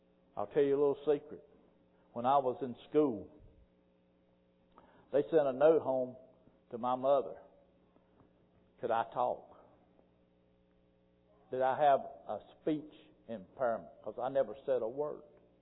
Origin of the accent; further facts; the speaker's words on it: Pumpkin Center, North Carolina, United States; I was raised in Pumpkin Center, North Carolina, down there in all the farm country.